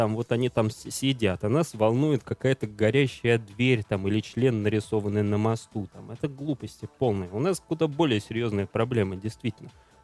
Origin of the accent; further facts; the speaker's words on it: Latvia; Я русский из Прибалтики. У меня не было гражданства.